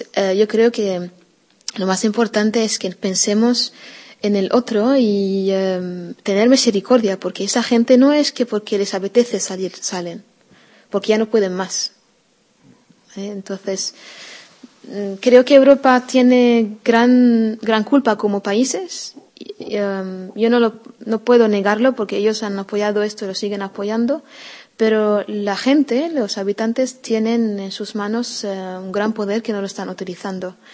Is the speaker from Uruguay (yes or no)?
no; Syria; Pero también entiendo que puede ser, siendo ser humano, siendo Siria, que es un tiempo que vamos a vivir.